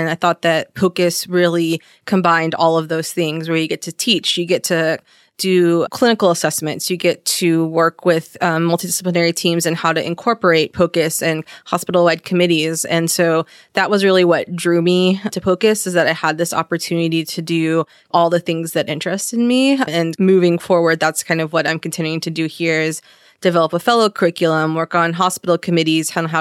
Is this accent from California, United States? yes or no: no; Dallas, Texas, United States; I am from Dallas, Texas, and am now back here in Dallas at UT Southwestern.